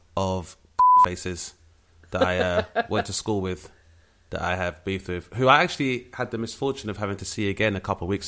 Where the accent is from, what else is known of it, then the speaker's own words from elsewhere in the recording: London, United Kingdom; a lot of my peers growing up in Southeast London.